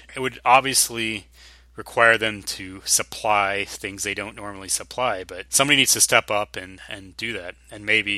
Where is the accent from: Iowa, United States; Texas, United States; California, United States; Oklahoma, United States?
Texas, United States; I'm familiar with Sonic from my current location and growing up in Texas.